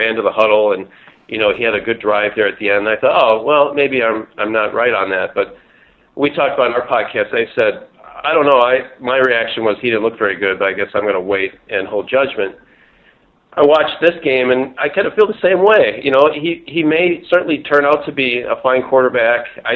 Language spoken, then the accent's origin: English; Wisconsin, United States; also born or lived in New York / Philadelphia; I'm originally from Wisconsin. I had moved out east to New York and Philadelphia